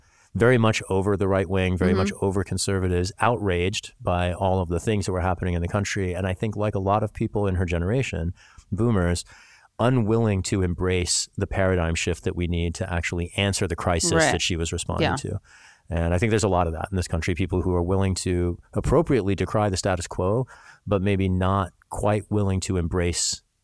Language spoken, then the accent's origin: English; Missouri, United States; I grew up in Missouri, and Missouri was one of the many places